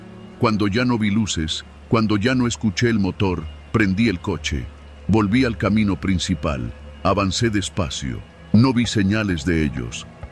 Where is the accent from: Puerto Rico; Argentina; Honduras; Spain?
Honduras; San Pedro Sula, Cortés; tengo 29 años y soy originario de San Pedro Sula, Honduras.